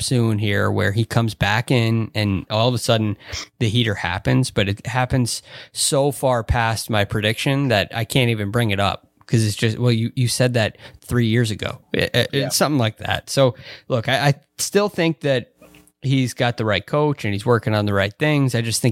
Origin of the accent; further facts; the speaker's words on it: United States; No. I'm all American.